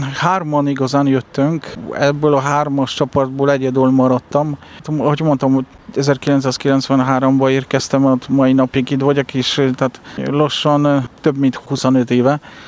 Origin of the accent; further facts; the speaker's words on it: Sanok, Subcarpathian Voivodeship, Poland; born there; Hungarian is a second language; Dél-keleti területre vagyok, igazán Szánokból születtem.